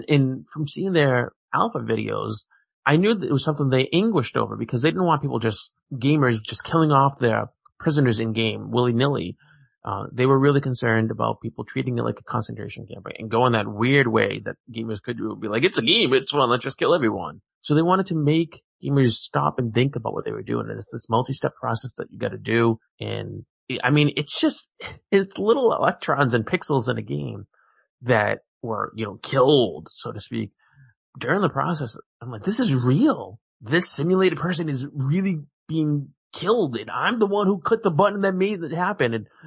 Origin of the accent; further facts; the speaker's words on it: Virginia, United States; born there; I live in the North. I'm going to call it the American Civil War. I was born in Virginia.